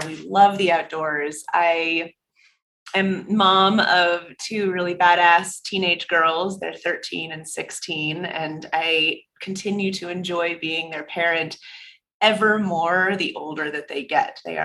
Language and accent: English; California, United States; So I grew up in Northern California, the oldest of three girls.